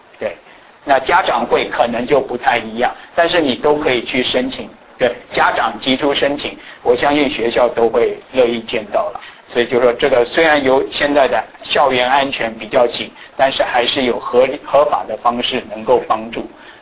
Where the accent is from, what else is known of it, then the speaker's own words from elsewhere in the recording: Taiwan; now in United States; 我就告诉我是在台湾长大的，对，所以我那个时候什么叫做保健练习？